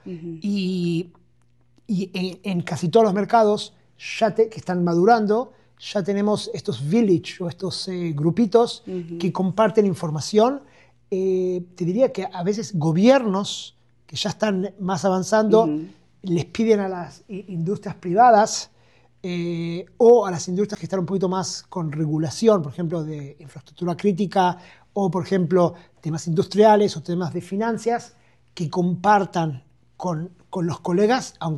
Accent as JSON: {"language": "Spanish", "country": "Argentina", "moved": "yes", "lives_now": "Israel", "said": "yo vengo de un lugar, yo soy argentino, pero he vivido en Israel hace 34 años"}